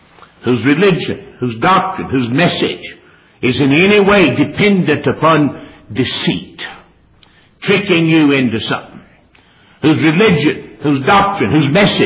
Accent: North Carolina, United States; now in Kentucky, United States; And you know, they think since I'm from North Carolina and now live in Kentucky, I'm dumber than a box of rocks.

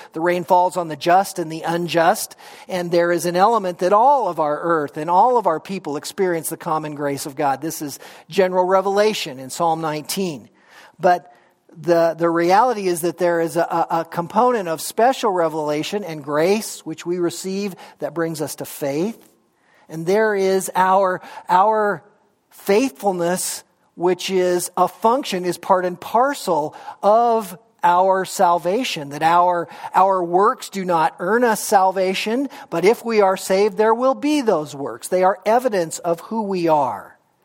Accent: Montana, United States; that kind of conversation growing up in Montana. And there was a lot of kind of that redneck slang that went on.

